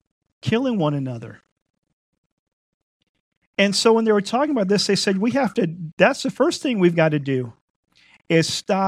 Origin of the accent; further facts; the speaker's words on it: Southern United States, United States; I mean, we're from the South, so my family's lost everything multiple times in hurricanes.